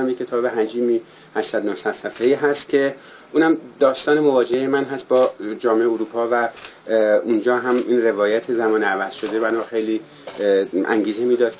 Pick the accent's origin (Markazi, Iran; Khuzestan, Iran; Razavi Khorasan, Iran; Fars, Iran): Markazi, Iran; also born or lived in Tabriz / London; now in Tehran, Iran; من هم توی روستای در فراهان به دنیا اومدم، بعد اومدم در تبریز و بعد در تهران و بعدم در لندن و دوباره برگشتم توی تهران و اینجا زندگی کردم.